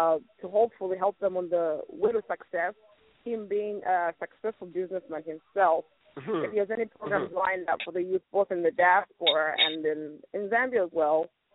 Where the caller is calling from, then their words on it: Atlanta, Georgia, United States; I'm calling from Atlanta.